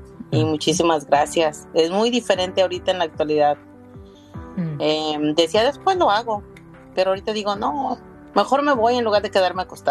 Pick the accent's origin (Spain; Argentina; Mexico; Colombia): Mexico; moved away as an adult; now in United States; Yo soy mexicana, tengo 44 años, tengo 25, 26 viviendo aquí en Estados Unidos.